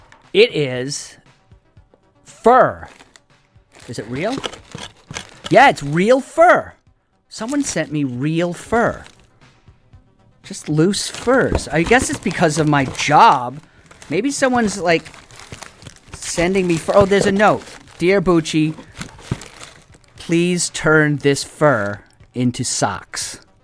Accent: Rhode Island, United States; I'm from Rhode Island. That's right.

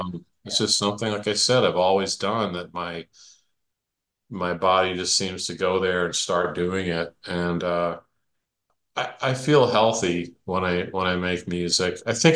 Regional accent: Arkansas, United States; moved away as an adult; also born or lived in St. Louis; I grew up in Arkansas and in a sort of a small college town, and there was nobody had a band.

